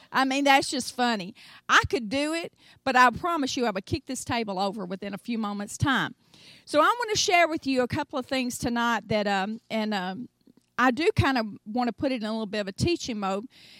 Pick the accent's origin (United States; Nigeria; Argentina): United States; the South; I'm from the South, y'all go ahead and relax and just enjoy yourselves.